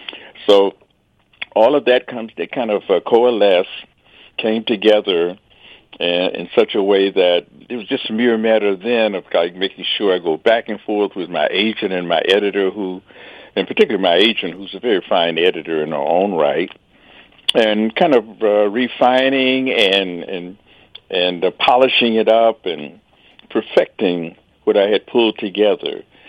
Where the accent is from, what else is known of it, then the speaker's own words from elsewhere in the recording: Detroit, Michigan, United States; I grew up in Detroit, and so obviously it's, in doing a book like this, it's a matter of kind of going back and really digging into my memory bank